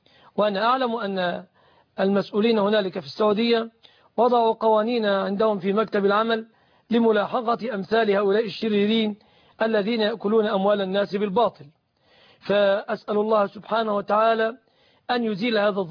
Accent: Egypt

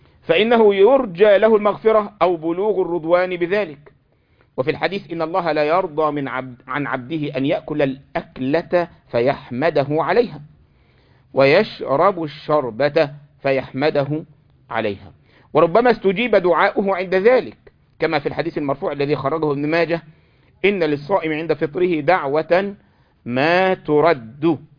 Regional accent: Egypt

